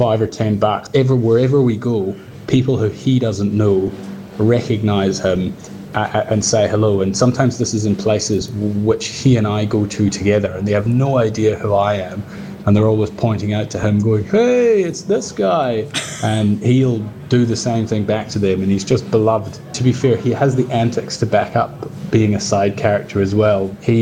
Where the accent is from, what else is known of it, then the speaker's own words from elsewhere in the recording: Glasgow, Scotland, United Kingdom; I don't live in London, I'm from Glasgow. I live in Glasgow at the moment.